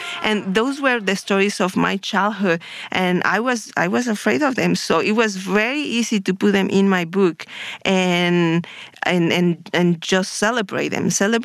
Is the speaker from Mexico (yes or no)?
yes; Mexico; I grew up in Mexico and I spent most of my childhood just copying anything that I was interested